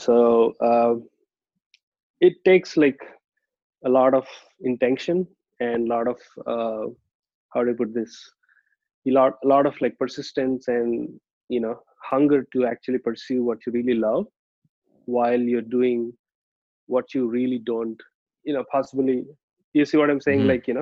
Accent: India; English is a second language; So I'm from India, so we did that.

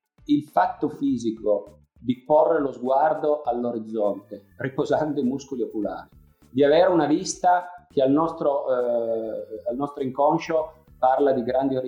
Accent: Turin, Piedmont, Italy; Peraltro io vengo da Torino

